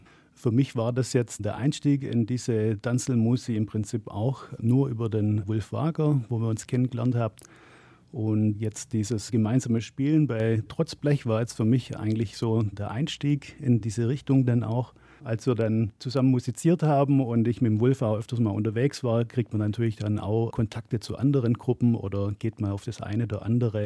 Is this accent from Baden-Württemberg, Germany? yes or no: yes; Bissingen an der Teck, Baden-Württemberg, Germany; Ja, ich habe angefangen im Musikverein mit 11 Jahren in Bissingen an der Teck, wo ich aufgewachsen bin